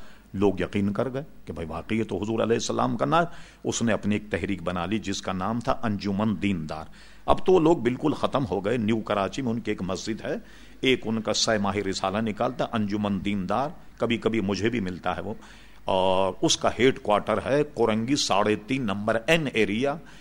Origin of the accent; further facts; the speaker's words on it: Hyderabad, Telangana, India; میں اس لیے جانتا ہوں کہ میں حیدرآباد دکن کا ہوں, ساری چیزوں کو میں جانتا ہوں.